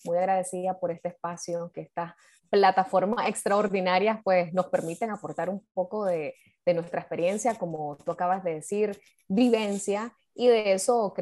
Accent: Nicaragua; soy nicaragüense, vivo en Managua, soy economista de profesión, tengo 31 años

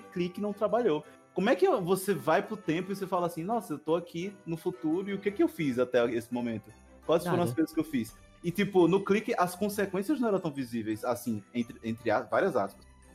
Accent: Brazil; ainda mais que a gente é brasileiro, entendeu?

